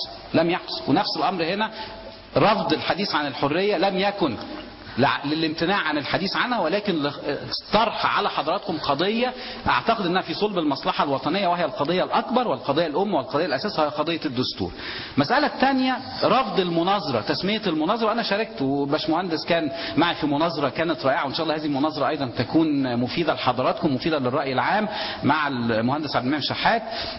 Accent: Egypt; لان نظام رئاسي صنع عندنا في مصر

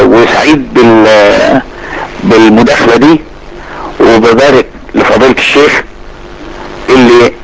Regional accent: Dimo, Faiyum Governorate, Egypt; عن نفسي وعن أهل قريتنا الحبيبة دمو مسقط رأس شيخنا الجليل.

